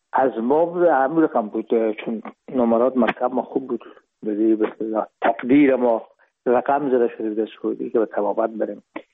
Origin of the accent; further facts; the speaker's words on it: Herat, Afghanistan; moved away as an adult; now in Hamburg, Germany; ما رفتیم از کابل به هرات و پیش که فاکولته رو پایان برسانیم یا دیپلم بگیریم از هرات از طریق زمینی داخل مرز ایران شدیم، از مرز ایران گذشتیم و داخل پاکستان و از پاکستان قاچقی آمدیم به آلمان. میشد سال 1369 که ما به هامبورگ رسیدیم که باشه 1990.